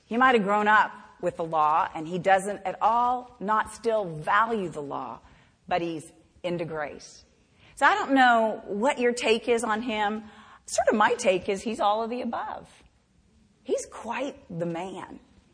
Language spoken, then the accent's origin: English; Bahamas; born there; I mean, I was born in the Bahamas, so right away I got a Bahamian citizenship. But at that time, all of the Bahamian islands were under the authority of England. So I had a British citizenship. But I was born to American parents